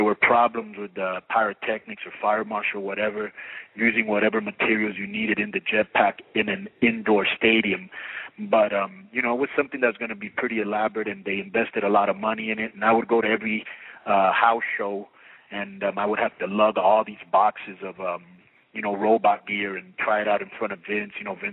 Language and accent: English; United States; I spoke English and I was raised in the United States, I knew how to wrestle the American style, but I really didn't. You know, I was trained and I started in Mexico